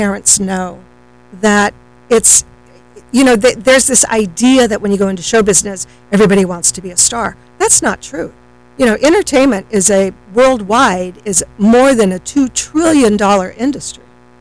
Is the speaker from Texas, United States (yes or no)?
yes; Austin, Texas, United States; born there; also born or lived in Florida; That's how we came to Florida, was we were at Homestead Air Force Base. I was born in Austin.